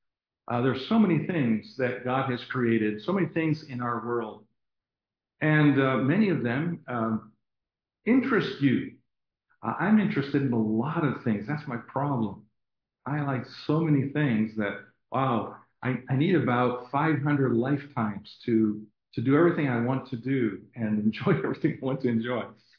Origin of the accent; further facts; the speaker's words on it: Abington, Pennsylvania, United States; born there; I was born in Abington, Pennsylvania, right near Philadelphia.